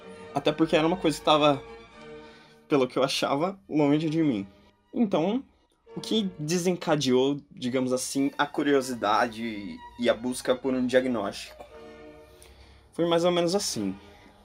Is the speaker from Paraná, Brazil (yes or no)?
yes; Rolândia, Paraná, Brazil; also born or lived in Londrina; eu tenho 21 anos, eu nasci em Londrina, norte do Paraná, mas eu sempre morei em Rolândia, uma cidade relativamente perto, cerca de 30, 40 quilômetros.